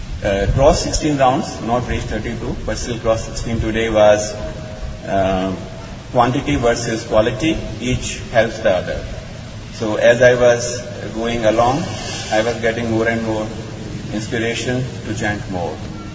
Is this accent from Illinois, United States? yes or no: yes; Chicago, Illinois, United States; I am from Chicago.